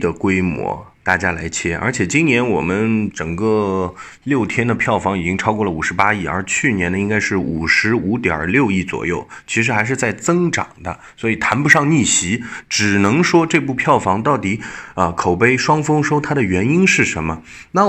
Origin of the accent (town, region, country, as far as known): China